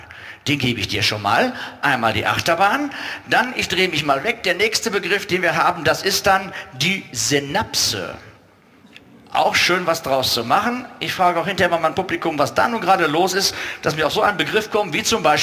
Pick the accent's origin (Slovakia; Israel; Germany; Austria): Germany; Bielefeld, North Rhine-Westphalia; wir als Bielefelder